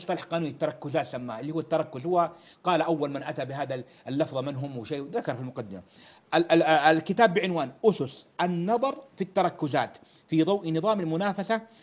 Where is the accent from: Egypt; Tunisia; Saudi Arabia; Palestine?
Saudi Arabia